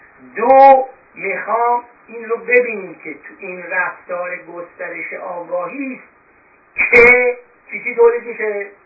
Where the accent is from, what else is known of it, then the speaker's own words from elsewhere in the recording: Iran; moved away; 40 سال بیش از ایران آمدم بیرون